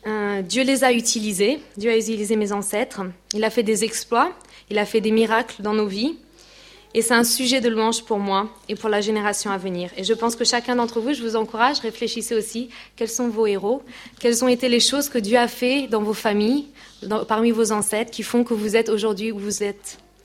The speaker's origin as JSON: {"language": "French", "country": "France", "said": "c'est vraiment nos racines à nous en tant que Français."}